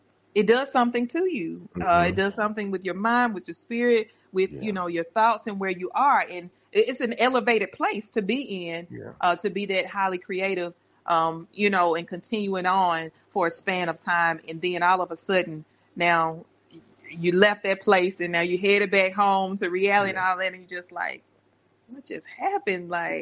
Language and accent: English; US South, United States; accent: Southern; But because I'm from the South and we have this Southern draw, this accent, it doesn't come out like Ms. or Mrs.